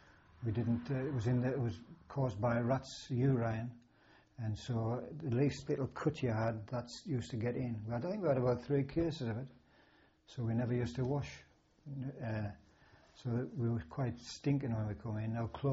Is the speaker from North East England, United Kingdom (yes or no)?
yes; North East England, United Kingdom; I'd been promised a job in the northeast, my hometown, with the 15 Army Youth Team.